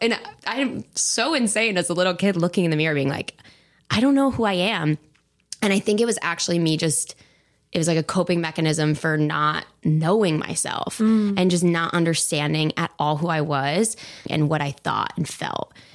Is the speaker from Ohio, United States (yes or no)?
no; Pittsburgh, Pennsylvania, United States; Yeah, I grew up in Pittsburgh, and it's so funny.